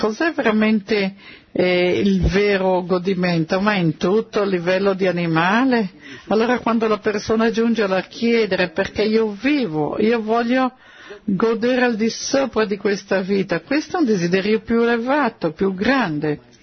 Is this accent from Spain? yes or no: no; the south, Israel; Vengo dal sud di Israele, ho 19 anni, ho ricevuto un'educazione del tutto laica